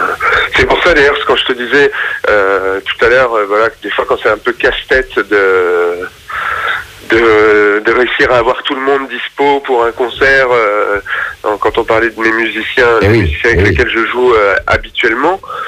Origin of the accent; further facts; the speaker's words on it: Paris, Île-de-France, France; born there; Ouais, je suis né à Paris, mais bon, voilà, j'avais mes grands-parents qui étaient à côté de Caen, à Bayeux.